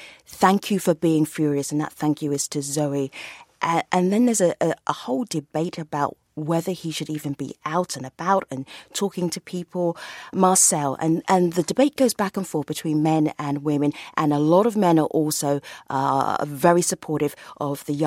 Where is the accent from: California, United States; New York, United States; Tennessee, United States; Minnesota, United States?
California, United States; Paradise; My hometown of Paradise will never come back the same.